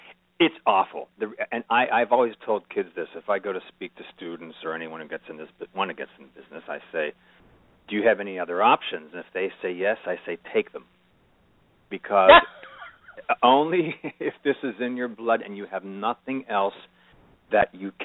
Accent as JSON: {"language": "English", "region": "Pennsylvania", "country": "United States", "tie": "born or raised there", "said": "No, I grew up outside of Pittsburgh, and I was playing football my 9th grade year and broke my arm after our first game"}